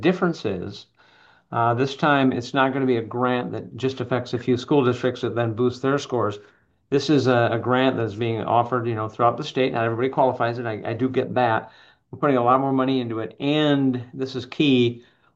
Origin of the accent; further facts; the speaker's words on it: Sioux Falls, South Dakota, United States; Born and raised in Sioux Falls by a school librarian, a mother, and a math teacher father who had joined the teaching ranks after serving in World War II.